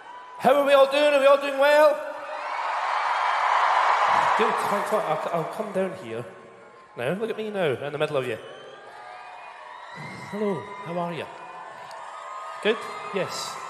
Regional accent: Scotland, United Kingdom; I'm going to tread lightly here because I'm Scottish.

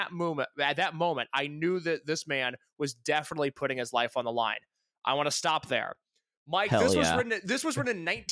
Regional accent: Morioka, Iwate, Japan; My hometown, Morioka, is the second largest city in the 6 Tohoku prefectures after Sendai

